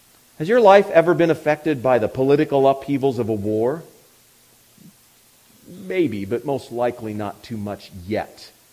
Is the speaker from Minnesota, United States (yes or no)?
yes; Minnesota, United States; Well, I'm a decent guy. I'm from Minnesota. I'm nice, right?